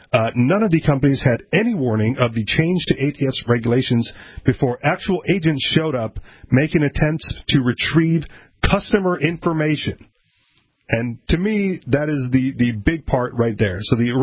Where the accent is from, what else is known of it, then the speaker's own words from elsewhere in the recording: United States; Yeah, that's part of the deal where, as an American, you can manufacture your own at home.